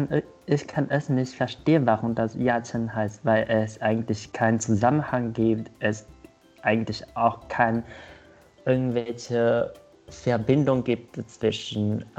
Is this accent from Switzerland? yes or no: no; Taiwan; German is a second language; now in Berlin, Germany; ich komme aus Taiwan. Ich bin schon 6 Jahre hier in Deutschland. Ich wohne gerade in Berlin.